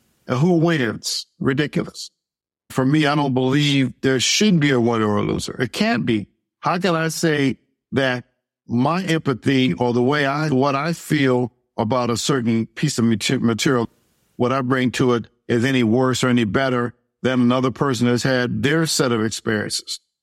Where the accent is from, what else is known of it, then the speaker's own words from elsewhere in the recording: Colorado, United States; I'm from Colorado.